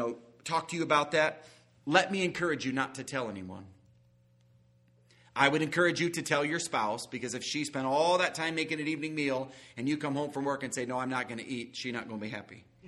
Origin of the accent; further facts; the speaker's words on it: Iowa, United States; I'm from Iowa, the great state of Iowa, so we call the night meal supper.